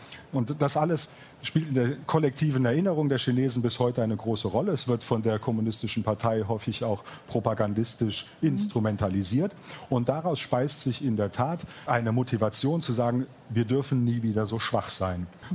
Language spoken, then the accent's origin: German; Hesse, Germany; Ich bin ja Hesse